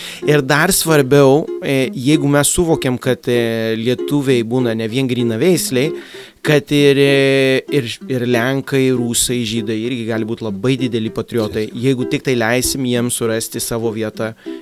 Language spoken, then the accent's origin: Lithuanian; Colombia; now in Lithuania; aš augau Kolumbijoje su tokia dviguba tapatybė. Žinai, vat, dėdukai sakė, tu esi lietuvis. Jo, ir Kolumbijoje įsivaizduok